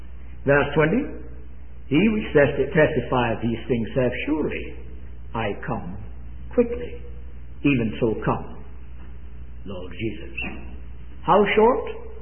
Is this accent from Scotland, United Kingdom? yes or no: yes; Scotland, United Kingdom; I should tell you I come from Scotland, in case you might not know.